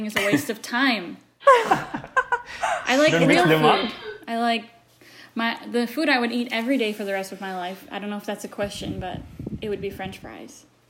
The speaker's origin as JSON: {"language": "English", "country": "Indonesia", "tie": "born or raised there", "lives_now": "United States", "said": "We lived in Surabaya for a while, and I grew up in Indonesia for my whole life."}